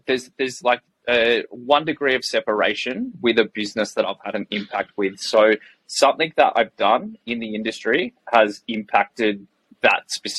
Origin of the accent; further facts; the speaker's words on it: Canberra, Australian Capital Territory, Australia; now in Perth, Australia; which is actually how I ended up in Perth because I grew up in Canberra, came here for the Nationals 1 year.